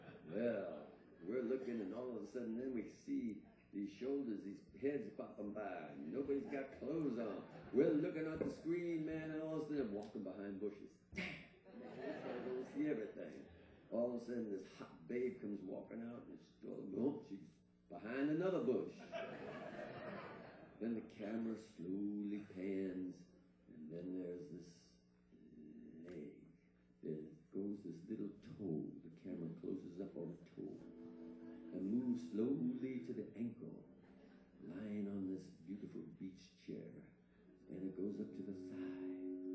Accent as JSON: {"language": "English", "town": "New York City", "region": "New York", "country": "United States", "tie": "born or raised there", "said": "I grew up in the Bronx, New York."}